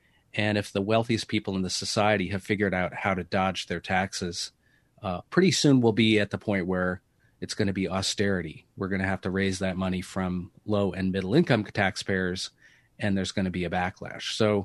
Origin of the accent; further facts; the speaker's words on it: Madison, Wisconsin, United States; born there; Yeah, well, I was born in Madison. I didn't get to stay very long.